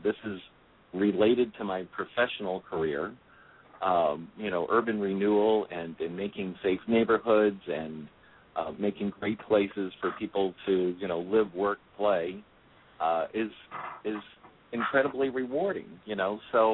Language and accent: English; West Palm Beach, Florida, United States; whether it was, you know, where I grew up in West Palm Beach or Boynton Beach or wherever you happen to be